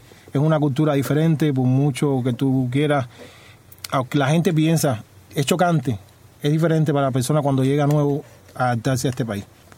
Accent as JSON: {"language": "Spanish", "town": "Guanabacoa", "region": "Havana", "country": "Cuba", "said": "yo soy de Guanabacoa"}